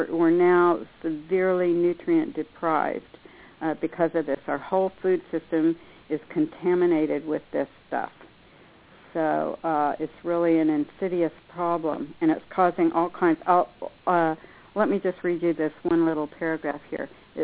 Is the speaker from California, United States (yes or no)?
yes; Coalinga, California, United States; we had crop dusters flying over our house when I grew up in Coalinga, California, right over the house.